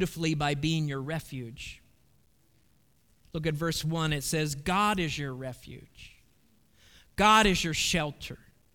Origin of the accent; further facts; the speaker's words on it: Midwest, United States; I'm a Midwesterner. I've never been in an earthquake in my life.